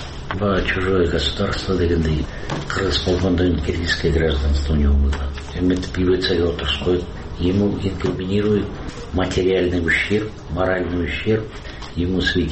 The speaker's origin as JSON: {"language": "Kyrgyz", "region": "Bishkek", "country": "Kyrgyzstan", "tie": "born or raised there", "said": "Фрунзе шаарында төрөлгөм. Өмүр бою жашагам."}